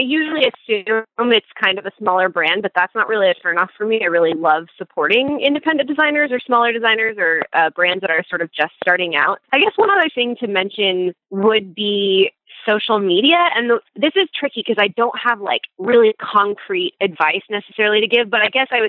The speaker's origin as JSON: {"language": "English", "country": "Philippines", "tie": "born or raised there", "said": "She knew that I grew up in the Philippines."}